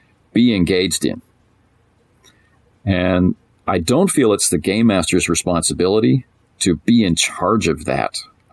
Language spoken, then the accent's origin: English; Canada; I'm Canadian